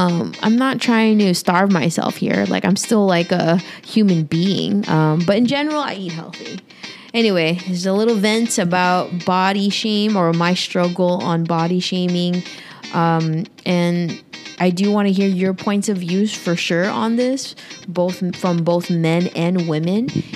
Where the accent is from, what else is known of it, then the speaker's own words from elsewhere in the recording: Philippines; Like, I'm a Filipina, I'm 34, and I'm proud of my body.